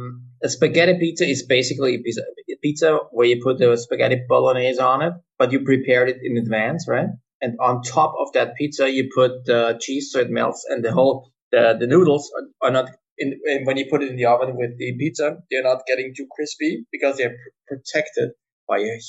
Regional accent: Cologne, North Rhine-Westphalia, Germany; But I found a guy in my hometown, Cologne, and he, in a weird small takeaway sort of pizza place

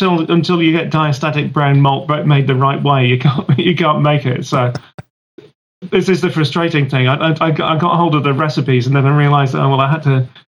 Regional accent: England, United Kingdom; I'm English. I'm not supposed to show off.

